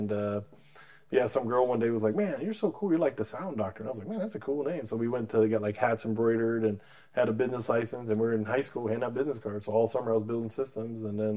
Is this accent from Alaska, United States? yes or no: no; North Carolina, United States; And then she wanted to get to America, so I got adopted, and then came to America. I grew up in North Carolina.